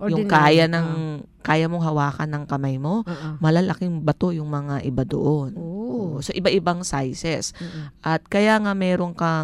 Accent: Ilocos Region, Philippines; Kasi taga Pangasinan ako. Umabot talaga doon. Bata pa ako.

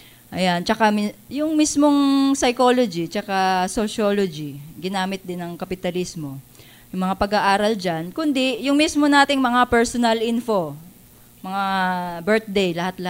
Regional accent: Bicol Region, Philippines; Kasi taga Bicol po ako, ano, doon po, maraming nyugan, ano, kopra.

